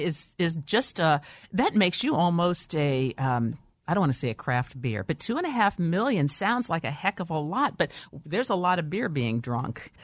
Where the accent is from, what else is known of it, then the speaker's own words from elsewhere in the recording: Midwest, United States; I'm from the Midwest, and I grew up surrounded by Shaneling Little King.